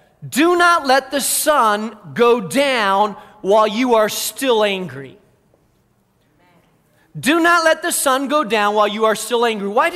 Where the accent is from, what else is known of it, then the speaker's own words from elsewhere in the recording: Spain; many of our listeners know I grew up in Spain, and my mother still lives in Spain.